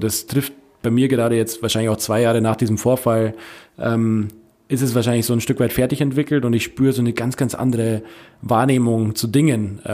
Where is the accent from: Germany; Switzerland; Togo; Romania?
Germany; Munich, Bavaria; Ganz normale Mittelschichtsfamilie wahrscheinlich. Auch nicht super arm, aber halt in Neuperlach, so in München, nicht das reichste Viertel.